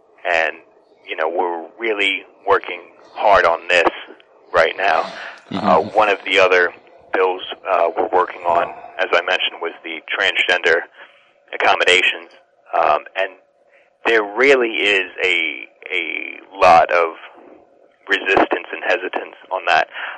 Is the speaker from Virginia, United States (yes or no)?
no; New Jersey, United States; they did this in my home state of New Jersey, out of all places